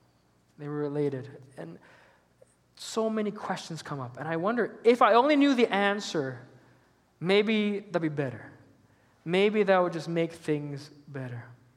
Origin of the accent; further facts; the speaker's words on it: Kinsella, Alberta, Canada; I got back from my hometown this morning, from Kinsella. I've asked this question before. Who knows it, but I'm not going to ask again because nobody does. It's a very small town, and 2 years ago, 30 people lived there